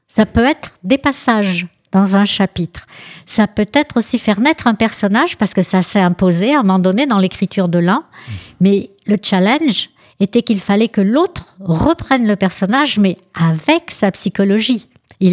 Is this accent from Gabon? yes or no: no; Algeria; born there; Je suis née en Algérie